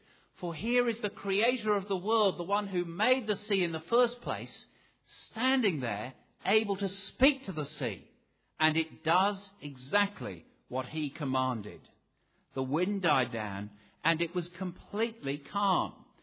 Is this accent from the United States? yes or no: no; England, United Kingdom; I say it with a heavy heart as an Englishman